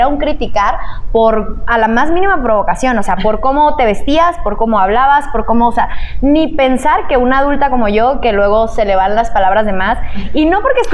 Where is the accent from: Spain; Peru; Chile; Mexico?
Mexico; Chihuahua; De Chihuahua.